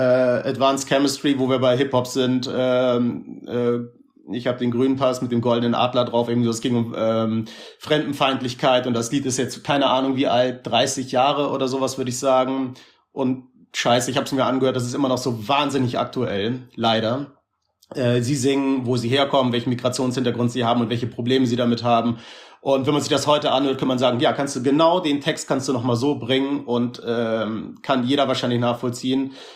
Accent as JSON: {"language": "German", "region": "Hamburg", "country": "Germany", "tie": "born or raised there", "said": "ich bin in Hamburg geboren und da groß geworden mit der ganzen Eimsbusch-Clique"}